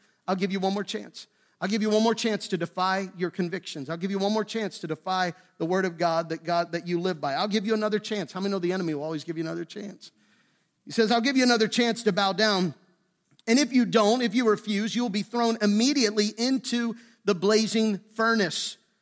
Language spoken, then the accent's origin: English; Pennsylvania, United States; And we're from Western Pennsylvania, so we know how to handle this.